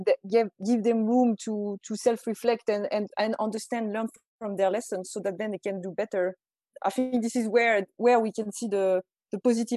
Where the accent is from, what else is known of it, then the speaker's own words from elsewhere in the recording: France; English is a second language; I'm French. I'm from France. And I did a PhD in Ireland, in NUIG.